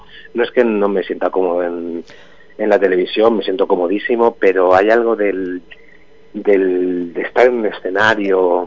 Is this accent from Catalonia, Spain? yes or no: no; Vera, Andalusia, Spain; yo me he inspirado mucho en mi pueblo, en Vera, en la gente, en cómo somos los almerienses, en nuestra forma de expresarnos.